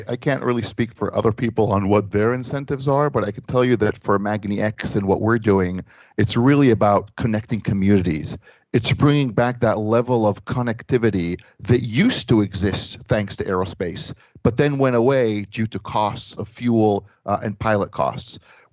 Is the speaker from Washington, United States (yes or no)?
yes; Seattle, Washington, United States; my hometown here in Seattle to the eastern largest city in Washington State, Spokane, it's about a 280-mile trip.